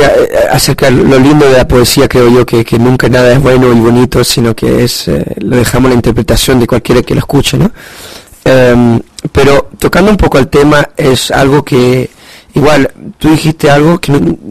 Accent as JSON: {"language": "Spanish", "country": "Chile", "accent": "Chilean", "said": "Correcto. Ajá. Sí. Soy de origen chileno."}